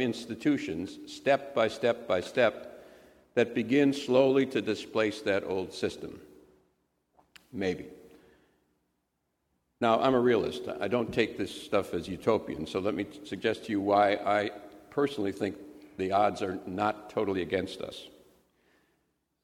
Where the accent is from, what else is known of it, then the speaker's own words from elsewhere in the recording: Wisconsin, United States; This is prehistory. I'm from Wisconsin.